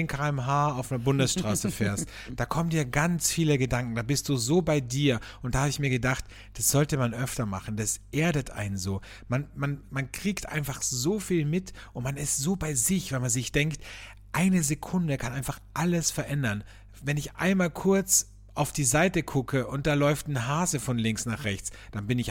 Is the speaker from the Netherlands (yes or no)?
no; Austria; Also wie man bei uns in Österreich sagt, a Sackerl.